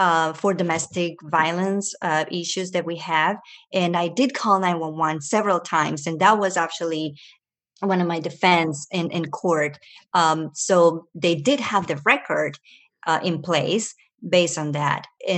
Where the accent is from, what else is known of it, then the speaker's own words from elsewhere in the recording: Venezuela; also born or lived in Ecuador; me, myself, coming from Latin American countries, because I was born in Ecuador and raised in Venezuela.